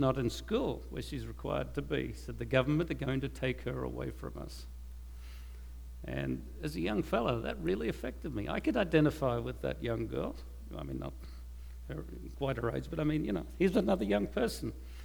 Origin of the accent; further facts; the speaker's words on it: Australia; I came from Australia, but I think everybody in the Western world knows that the United States